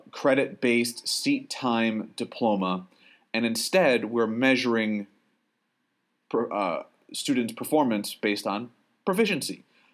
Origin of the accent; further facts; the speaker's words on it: Connecticut, United States; now in Maine, United States; I'm always – they say I'm from away. I'll never be a Mainer, but that's okay. I'm originally from Connecticut.